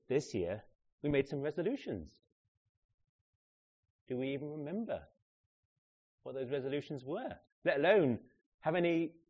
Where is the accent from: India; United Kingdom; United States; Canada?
United Kingdom; So the UK is, you know, us as the British nation are more interested in the COVID vaccine than we are in Afghanistan.